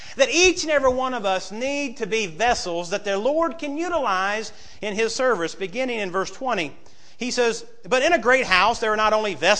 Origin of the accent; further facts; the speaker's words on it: Indiana, United States; They know I'm from Indiana.